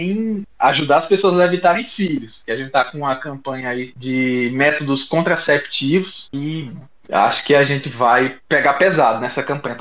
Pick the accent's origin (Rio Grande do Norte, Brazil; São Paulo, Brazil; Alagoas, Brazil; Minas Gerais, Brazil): Rio Grande do Norte, Brazil; Eu sou Potiguar, né? Porque quem nasce no Rio Grande do Norte é chamado Potiguar.